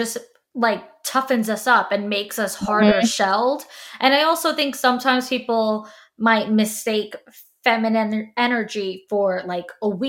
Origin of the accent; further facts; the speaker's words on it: New York, United States; I'm from New York.